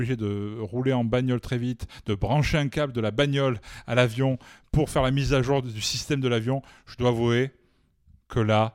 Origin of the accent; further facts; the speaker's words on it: France; qui a cru que je venais de Louisiane. Je fais non, je viens de France, non, pas New Orleans.